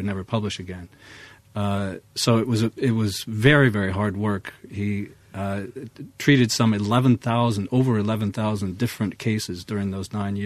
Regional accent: United States; since I'm an American and they're British here

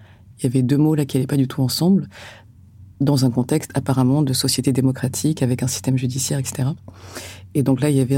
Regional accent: Algeria; je suis algérienne, moi, à ce moment-là, en fait.

